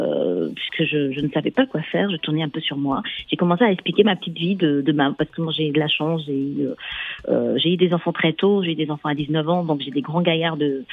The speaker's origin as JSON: {"language": "French", "country": "Côte d’Ivoire", "tie": "born or raised there", "lives_now": "France", "said": "Bon, moi, j'ai grandi en Côte d'Ivoire"}